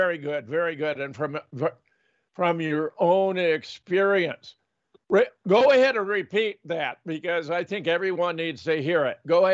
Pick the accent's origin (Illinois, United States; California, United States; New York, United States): California, United States; born there; Californians, I was born in California, I have many contacts in California